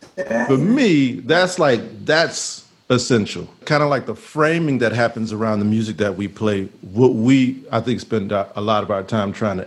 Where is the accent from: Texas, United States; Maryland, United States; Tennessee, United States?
Texas, United States; Houston; moved away; I mean, I grew up in Texas. That shit is awful down there. And a lot of us from Houston, we left.